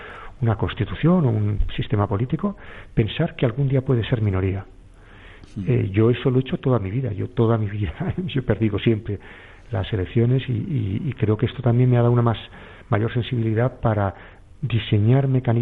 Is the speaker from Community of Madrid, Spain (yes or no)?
no; Navarre, Spain; yo soy también medio navarro y por tanto... en Navarra se ven las cosas también desde otra perspectiva